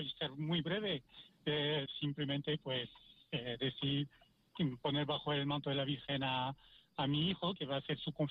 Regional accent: France; Yo soy de Francia.

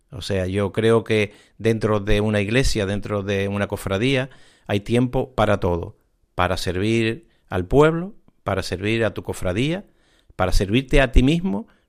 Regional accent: Tazacorte, Canary Islands, Spain; Vamos a empezar por la iglesia de mi pueblo, donde reside San Miguel Arcángel, patrón de Tazacorte y de la isla de La Palma, que fue mi primera devoción, evidentemente.

